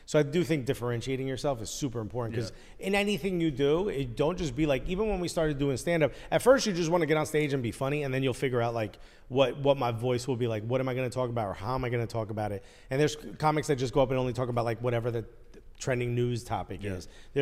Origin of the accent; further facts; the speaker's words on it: Newark, New Jersey, United States; I'm born and raised in Newark.